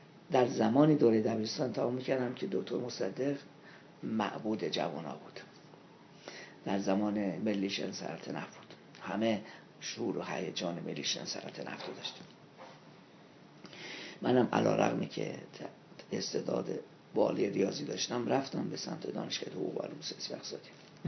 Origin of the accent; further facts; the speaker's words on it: Qazvin, Iran; بعد در یه خانواده ثروتمند دنیا آمدم من، چون معمولا گاهی اوقات میگن در خانواده فقیر و مسائل من، یه خانواده ثروتمند دنیا آمدم. هیچ وقت مشکل معاش نداشتم، بازرگان بود پدرم. دوره دبستان رو یکی از بهترین دبستان‌های قزوین انجام دادم.